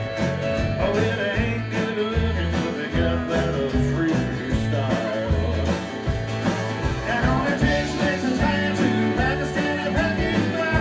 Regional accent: Austin, Texas, United States; about the town where we're from. We're from Austin, Texas. All right. It's about that little part of Austin, South Austin down there.

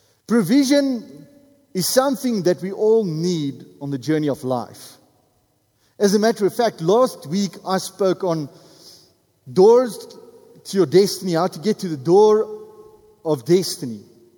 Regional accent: Cape Town, Western Cape, South Africa; I come from Cape Town, and one of the things that they love to provide in Cape Town is snoek.

